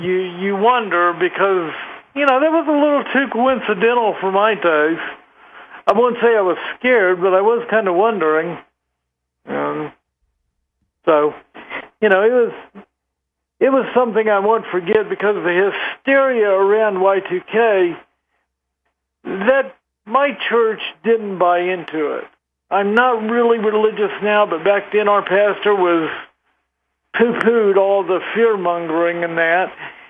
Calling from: Colorado Springs, Colorado, United States; I'm calling from Colorado Springs.

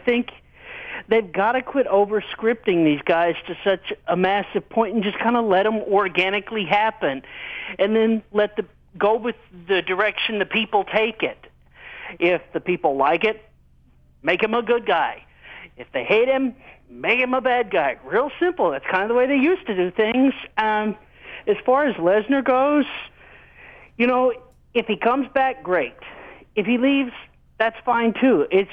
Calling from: Arkansas, United States; from Arkansas.

